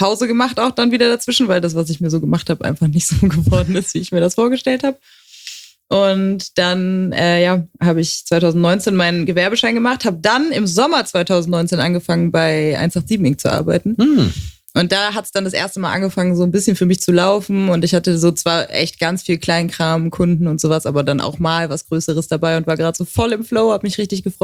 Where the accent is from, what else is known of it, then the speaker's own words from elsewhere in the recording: Hamburg, Germany; born there; Hamburger Dern.